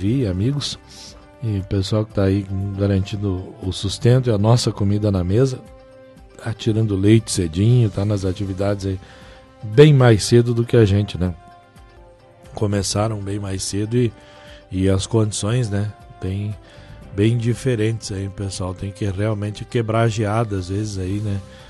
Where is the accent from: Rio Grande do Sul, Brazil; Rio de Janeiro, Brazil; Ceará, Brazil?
Rio Grande do Sul, Brazil; Então, mas como gaúchos que somos, né? A gente vai por aí resistindo a esse friozinho, né?